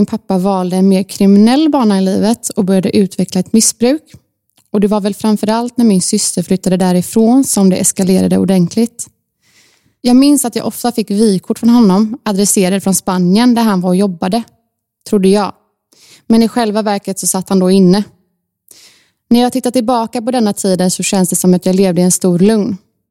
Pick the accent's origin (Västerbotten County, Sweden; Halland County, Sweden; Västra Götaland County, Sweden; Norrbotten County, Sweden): Västra Götaland County, Sweden; Gothenburg; Jag är född och uppvuxen i Torslanda, Göteborg. Där bodde vi ett stort blått hus som min pappa har byggt.